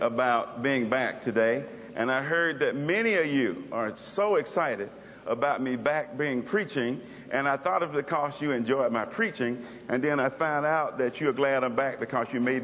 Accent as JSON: {"language": "English", "town": "Anniston", "region": "Alabama", "country": "United States", "tie": "born or raised there", "said": "I was raised in Anniston, Alabama, and he was raised in Gadsden, Alabama."}